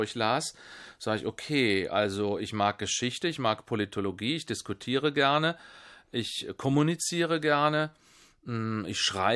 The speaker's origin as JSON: {"language": "German", "town": "Siegburg", "region": "North Rhine-Westphalia", "country": "Germany", "tie": "born or raised there", "said": "also in meiner Heimatstadt gewissermaßen, wo ich mich auch etwas auskannte, habe ich angefangen."}